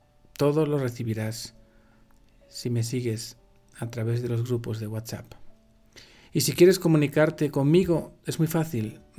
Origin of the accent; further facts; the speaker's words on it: Madrid, Community of Madrid, Spain; now in Mexico City, Mexico; soy de Madrid, España. Me ordené sacerdote hace 13 años y trabajo en un colegio de la Ciudad de México.